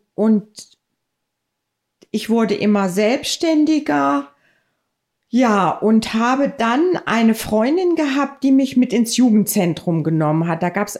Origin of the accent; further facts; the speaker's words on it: Kassel, Hesse, Germany; In Kassel.